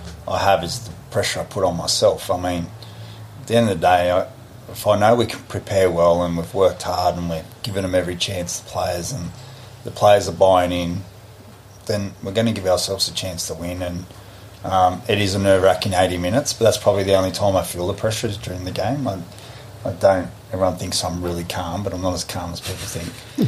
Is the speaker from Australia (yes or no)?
yes; Australia; I mean, I'm an Australian.